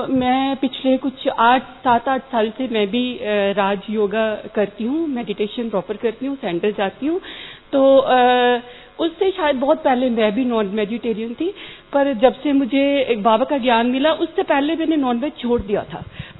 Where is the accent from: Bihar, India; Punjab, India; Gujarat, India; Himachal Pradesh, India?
Punjab, India; Ludhiana; मैं लुधियाना से हूँ